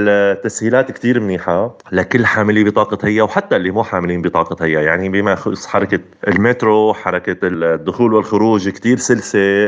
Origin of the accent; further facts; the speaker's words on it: Syria; now in Erbil, Iraq; هلا أنا من سوريا مقيم بأربيل وإجيت لهون عن طريق بطاقة هيا.